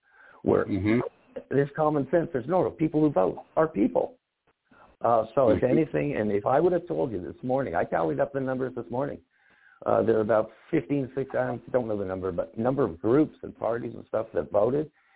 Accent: Montreal, Quebec, Canada; I grew up in Montreal.

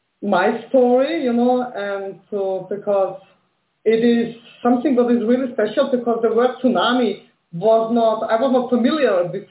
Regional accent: Austria; So, I grew up in Austria, went here to school.

